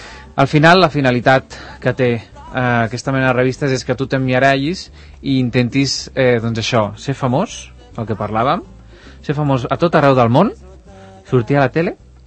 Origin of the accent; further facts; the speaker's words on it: Catalonia, Spain; Però jo crec que és un tema de com som els catalans.